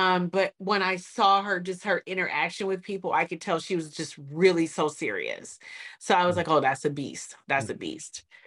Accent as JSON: {"language": "English", "town": "Detroit", "region": "Michigan", "country": "United States", "said": "But I was like, honey, I'm from Detroit. You know, this is Detroit top right here."}